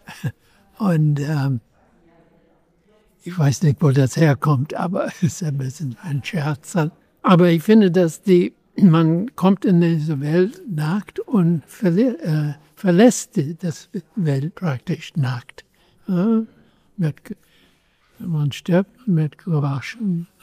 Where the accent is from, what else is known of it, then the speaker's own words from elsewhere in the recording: United States; German is a second language; now in Germany; Ich komme aus den USA ursprünglich, aber ich wohne in Deutschland 50 Jahren.